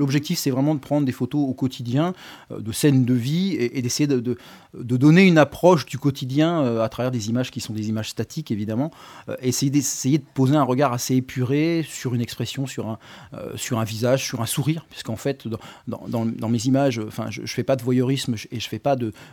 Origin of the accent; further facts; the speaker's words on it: France; on vient d'Europe, on est français